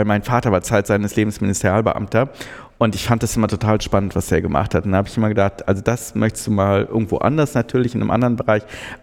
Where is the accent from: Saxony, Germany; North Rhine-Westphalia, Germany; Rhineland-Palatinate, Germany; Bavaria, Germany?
North Rhine-Westphalia, Germany; also ich komme ja aus NRW